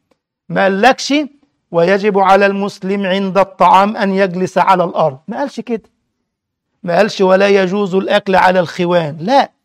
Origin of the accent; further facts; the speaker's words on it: Upper Egypt, Egypt; هو عندنا في الصعيد يقول لك دوزها